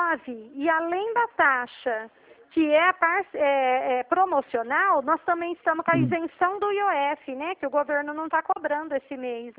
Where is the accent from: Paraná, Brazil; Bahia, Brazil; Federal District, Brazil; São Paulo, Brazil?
São Paulo, Brazil; Dracena; É, aqui eu sou de Dracena, tá, seu José?